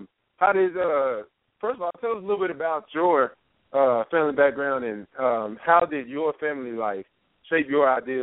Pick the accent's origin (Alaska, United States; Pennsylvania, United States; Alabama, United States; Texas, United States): Texas, United States; we're both from the Big East, from Eastern Texas, for all y'all don't know